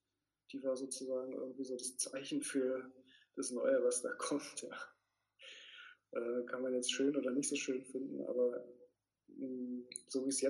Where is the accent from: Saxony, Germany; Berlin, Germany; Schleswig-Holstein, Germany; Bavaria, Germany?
Berlin, Germany; Ja, also ich bin ja Berliner und ich bin hier aufgewachsen und habe auch immer hier gelebt, lebe immer noch hier.